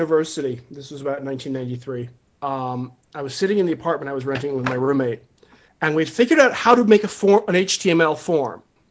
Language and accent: English; Boston, Massachusetts, United States; So let's see. I grew up in Boston.